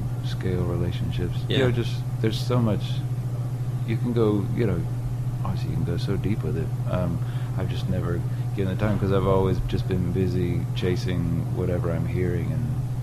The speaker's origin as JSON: {"language": "English", "region": "South Carolina", "country": "United States", "tie": "born or raised there", "said": "I grew up in South Carolina. I mean, that's everywhere, but it was a big deal around our house."}